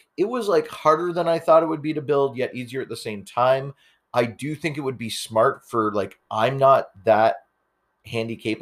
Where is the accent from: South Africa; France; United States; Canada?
Canada; I'm a Canadian. I'm supposed to beat Ryan C.